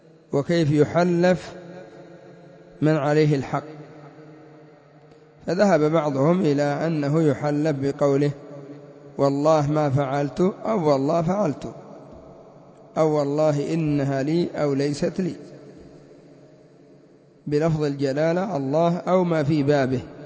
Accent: Yemen; وعندنا في اليمن ربما يأتون ببعض الألفاظ التي ليس عليها دليل، لا سيما في البلاد العليا

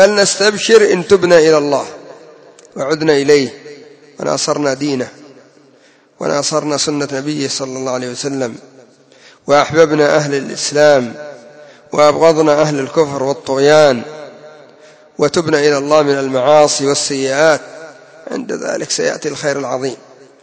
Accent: Yemen

